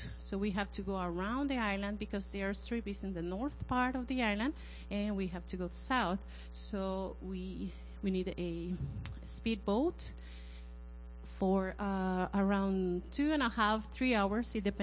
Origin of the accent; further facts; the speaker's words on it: Costa Rica; English is a second language; since we are from Costa Rica and we have a tropical weather.